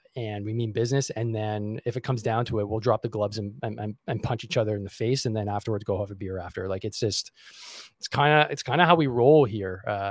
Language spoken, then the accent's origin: English; Montreal, Quebec, Canada; I'm a suburban kid. I grew up in Montreal. I still am in Montreal.